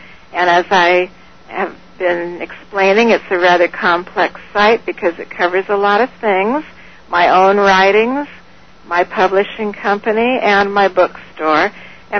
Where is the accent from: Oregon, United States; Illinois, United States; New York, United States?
Oregon, United States; also born or lived in Montana; I was in Montana with my bookstore for 13 years, and I grew up in Oregon.